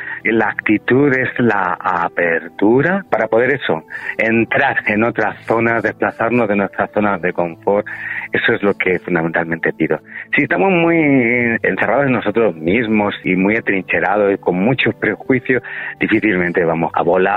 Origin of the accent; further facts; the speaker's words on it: Granada, Andalusia, Spain; soy granadino